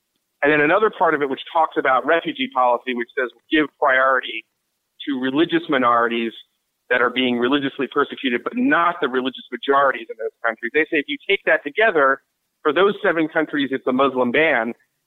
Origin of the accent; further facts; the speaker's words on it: Philadelphia, Pennsylvania, United States; I was raised in Philadelphia, and I remember, you know, when I was a kid, there were Vietnamese boat people who moved like near our neighborhood